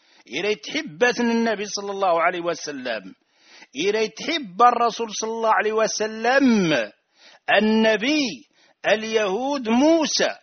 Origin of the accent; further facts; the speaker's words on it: Rif, Morocco; أنا ريفي وأفتخر